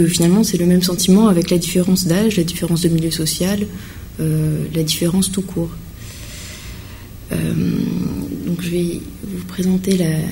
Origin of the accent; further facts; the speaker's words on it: Grand Est, France; moi j'ai grandi en Alsace, donc une région très conservatrice